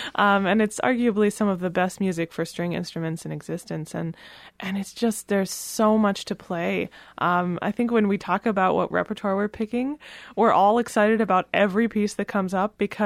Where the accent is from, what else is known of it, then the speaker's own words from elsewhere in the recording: California, United States; Well, so I grew up in Northern California, a town near San Francisco